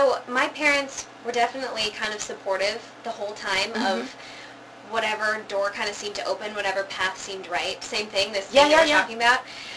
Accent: Minneapolis, Minnesota, United States; I was offered a full-time apprenticeship position at a theater I worked at growing up in Minneapolis, the Children's Theater Company

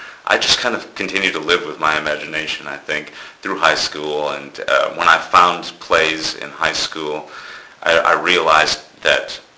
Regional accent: Wisconsin, United States; I was raised in Wisconsin, and I lived in a small town, and we lived outside of that small town

